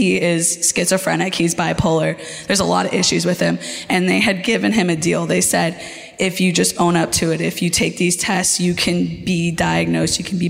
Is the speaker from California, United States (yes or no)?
yes; San Diego, California, United States; Here, San Diego.